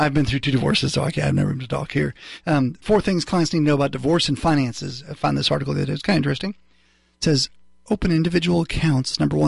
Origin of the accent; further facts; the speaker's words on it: Ohio, United States; I grew up in Northern Ohio, so I'm a big Ohio State and Woody Hayes fan.